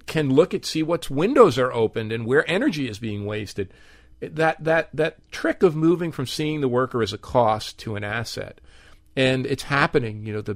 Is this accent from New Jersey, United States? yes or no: yes; Newark, New Jersey, United States; now in Miami, United States; I grew up in one in Newark. My parents moved to a suburb called North Arlington. My dad was a factory worker.